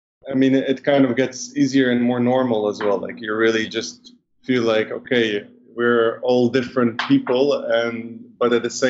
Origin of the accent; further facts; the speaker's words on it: Netherlands; also born or lived in Israel; yeah, so I'm originally from Israel. Okay. So both my parents are from Israel. I was actually born in the Netherlands and lived in between the two countries growing up.